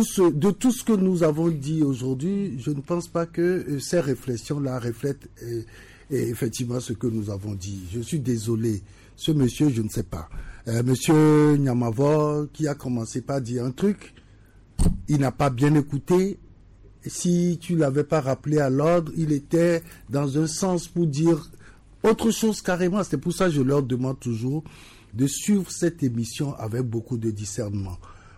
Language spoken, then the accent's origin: French; Togo; Si nous tous, nous travaillons en tant que Togolais, nous irons encore loin.